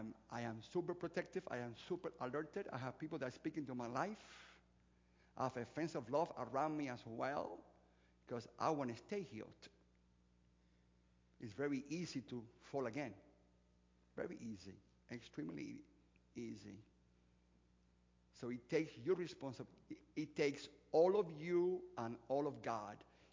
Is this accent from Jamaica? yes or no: no; Cuba; now in United States; Listen, I came from Cuba as a refugee.